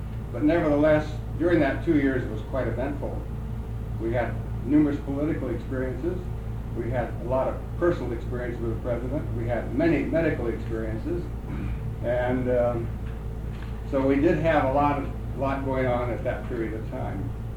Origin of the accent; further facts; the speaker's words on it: California, United States; Being a Californian and being in the field of urology